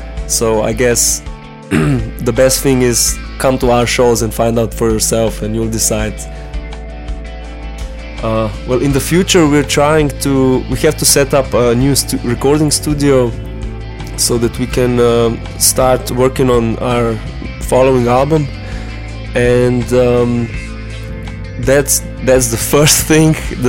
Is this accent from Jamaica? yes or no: no; Ljubljana, Slovenia; we're five guys from Ljubljana, Slovenia.